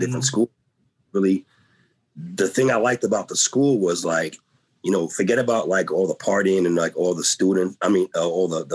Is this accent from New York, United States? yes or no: yes; Astoria, New York, United States; even growing up in Astoria, which is a very multi area